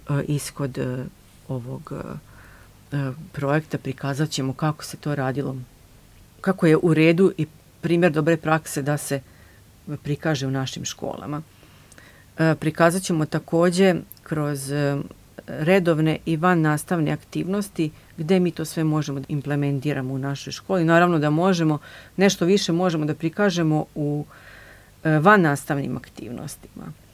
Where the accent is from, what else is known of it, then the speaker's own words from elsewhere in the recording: Serbia; tako da ja mislim da je to jedan zaista bilo uspešno kod nas u Srbiji isto.